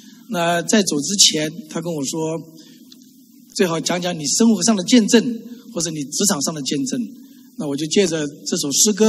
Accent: Taiwan; 那我们在台湾生活很辛苦，在50年代物资很缺乏。那尤其是部队去的时候，我们住在眷村里面，我们在村里面长大。

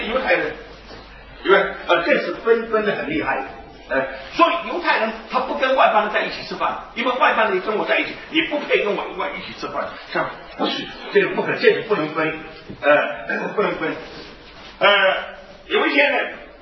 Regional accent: Fujian, China; 因为我也是福建人，所以我就去参加这个福建帮

